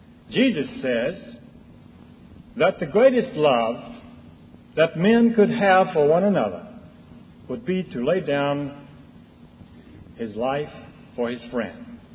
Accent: Charlotte, North Carolina, United States; I am from Charlotte. I'm with the Charlotte Ecclesia.

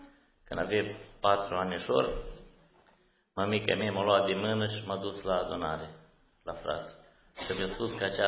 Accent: Moldova; Că noi suntem din Moldova și extremarea noastră nu e așa ca la frață din România.

